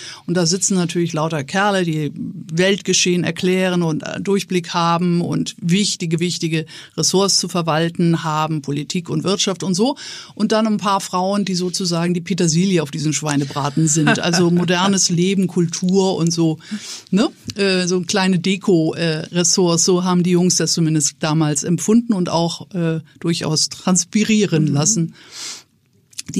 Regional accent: Northern Germany, Germany; als Norddeutsche musst du Wolken lieben, sonst verzweifelst du, weil du sehr viel mit Wolken zu tun hast.

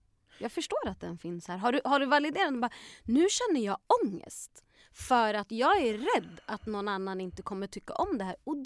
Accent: Uppsala, Uppsala County, Sweden; now in Stockholm, Sweden; Var så här 5 barn, jag är uppvuxen i Gottsunda i en förort.

